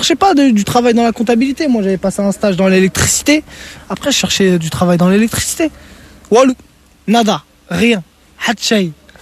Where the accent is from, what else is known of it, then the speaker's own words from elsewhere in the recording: France; born there; Je suis né ici en France.